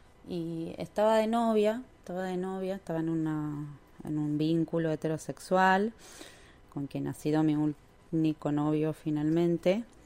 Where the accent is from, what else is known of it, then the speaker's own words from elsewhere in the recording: Tucumán, Argentina; Yo soy de Tucumán. Soy docente de historia, trabajo en escuelas públicas. Actualmente tengo 37 años